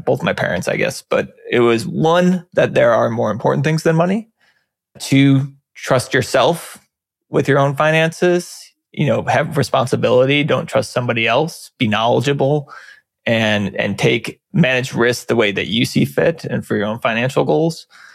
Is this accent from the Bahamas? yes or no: no; United States; gave us a pretty good quality of life growing up in the United States.